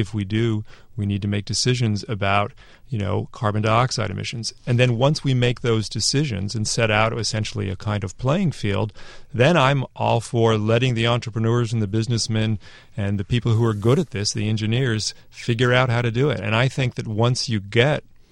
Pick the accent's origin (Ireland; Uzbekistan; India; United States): United States; California; I grew up in Silicon Valley, and I worked in the computer industry.